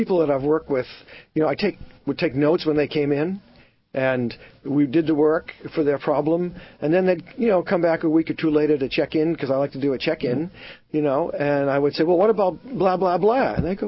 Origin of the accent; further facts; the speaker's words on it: West Coast, United States; Yes, I'm actually from the West Coast, and I'll have classes out there also.